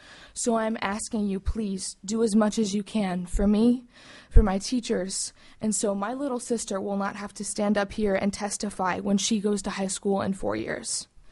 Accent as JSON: {"language": "English", "town": "Juneau", "region": "Alaska", "country": "United States", "said": "I'm from Juneau"}